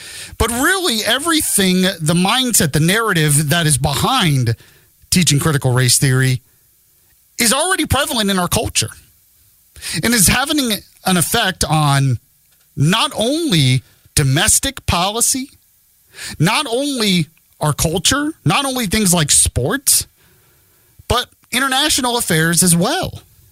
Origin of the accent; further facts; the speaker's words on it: Orlando, Florida, United States; Maybe it's because I'm from Orlando and, you know, we don't have a usual winter down there in Orlando.